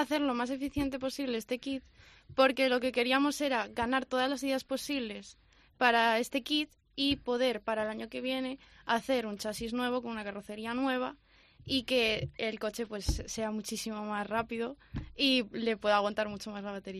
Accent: Community of Madrid, Spain; aunque soy madrileña

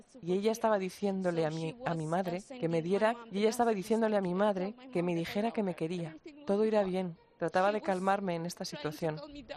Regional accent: Rivne Oblast, Ukraine; Somos de Ucrania, de la parte del oeste, de la región de Rivne.

